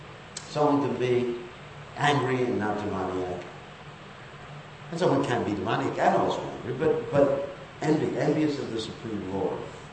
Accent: United States; Sorry, I'm an American also.

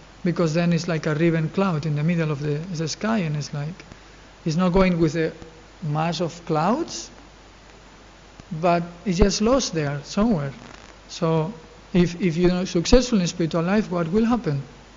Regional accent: Spain; English is a second language; I'm from Spain, you know?

